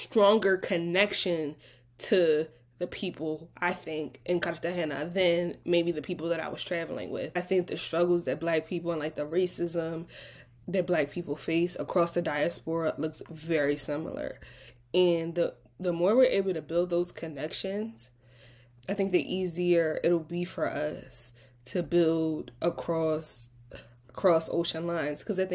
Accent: Philadelphia, Pennsylvania, United States; And mind you, I grew up around all black people. I'm from Philly, but it is a different experience when you cross an ocean

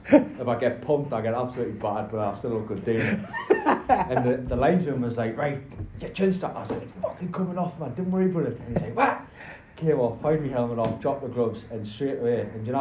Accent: North East England, United Kingdom; I'm from north of Newcastle, a county called Northumberland.

